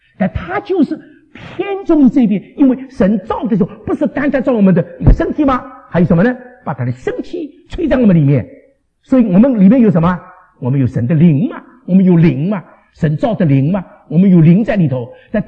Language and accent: Chinese; China; 我觉得对我们中国人来讲更有意思